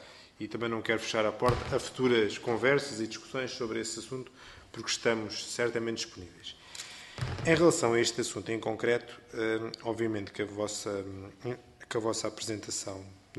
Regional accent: Portugal; Eu sou eleito pelo Círculo Eleitoral de Santarém, mas não deixo de ser português

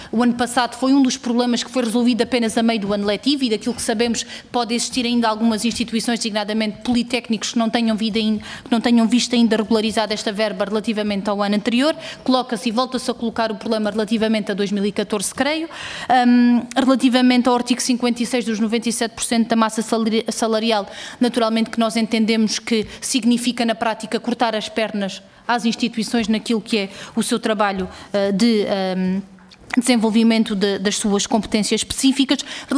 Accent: Alentejo, Portugal; Eu, como sou alentejana, também conheço o que são as sordas

